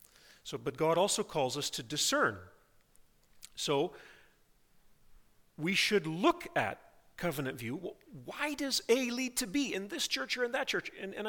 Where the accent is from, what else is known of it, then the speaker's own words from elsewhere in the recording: Nigeria; also born or lived in Colorado, United States; I grew up in Nigeria in the mission field.